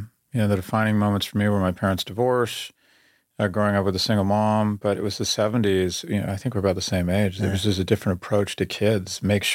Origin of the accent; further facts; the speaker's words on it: California, United States; And when I grew up in California, the University of California, which is, you know, seminal in my life